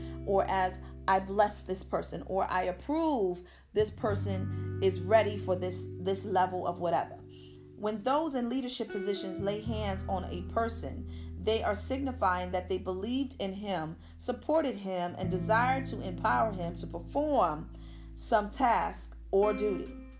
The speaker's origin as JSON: {"language": "English", "town": "Philadelphia", "region": "Pennsylvania", "country": "United States", "said": "excuse me for my pronunciation, I am from North Philadelphia, so I'm going to spell it out for you."}